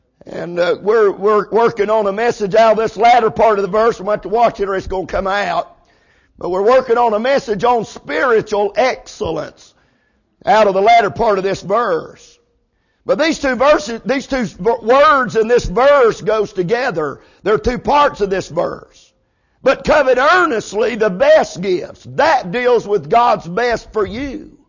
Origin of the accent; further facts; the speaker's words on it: United States; born there; You know, I was born in America and it was just natural for me to speak English. I mean, it was just natural. Mom and Daddy spoke English. Everybody around me spoke English.